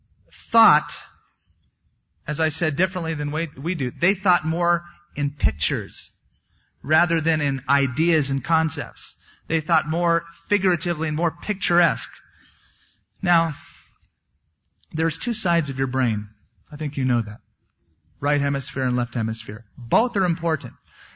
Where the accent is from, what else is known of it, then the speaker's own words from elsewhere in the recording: United States; Now, I'm Joe American. I'm used to speaking to people, especially my own age, from my culture.